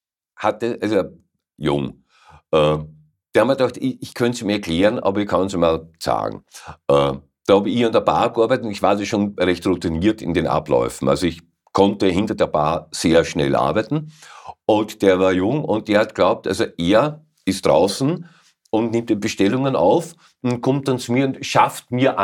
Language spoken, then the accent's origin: German; Cologne, North Rhine-Westphalia, Germany; also als Kölner findest du, wenn du nicht hufkrank bist, findest du Haken.